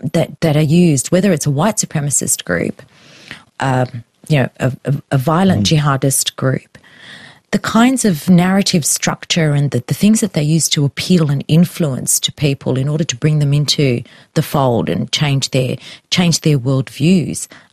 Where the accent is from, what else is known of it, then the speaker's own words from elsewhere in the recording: Australia; ever was brought up to be and that's all I ever considered myself, and now I'm constantly being told I'm not Australian.